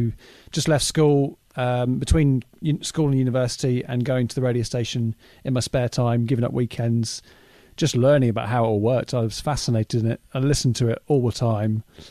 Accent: Winchester, South East England, United Kingdom; I'm from the South Coast, a place called Winchester, which is near Southampton, hence why I support the mighty Southampton or Saints

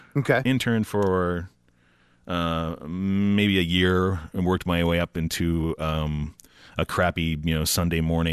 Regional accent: Syracuse, New York, United States; I was raised in Syracuse, and just one of four children, me and my brothers, driving around in the car with the parents

